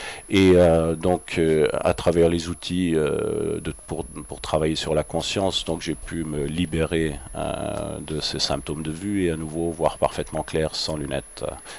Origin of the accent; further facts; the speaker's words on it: France; now in Germany; je suis français, j'habite en Allemagne